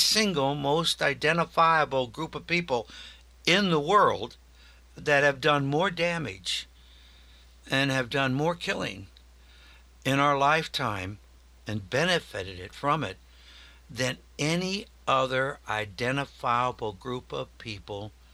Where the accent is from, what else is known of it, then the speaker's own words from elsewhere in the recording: Des Moines, Iowa, United States; born there; I was born in 1951 in Des Moines